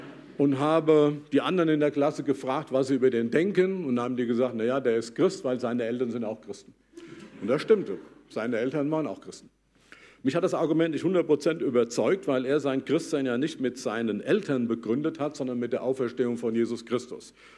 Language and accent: German; Dillenburg, Hesse, Germany; ich komme aus Dillenburg, ist eine kleine Stadt. In Hessen